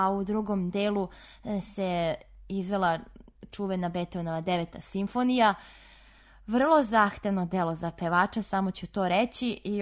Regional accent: Serbia; jedan takav dirigent koji je najcenjeniji ne samo kod nas u Srbiji, već i van...

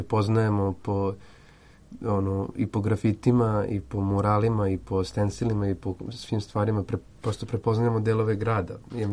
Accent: Novi Sad, Vojvodina, Serbia; iz Novog Sada.

